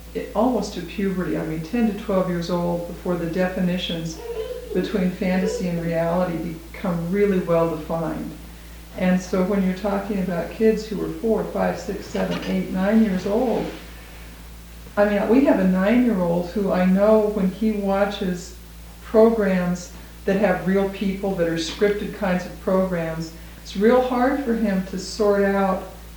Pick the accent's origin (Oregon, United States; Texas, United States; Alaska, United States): Oregon, United States; one of the things that was a story in our community, we're from Oregon, and in Eugene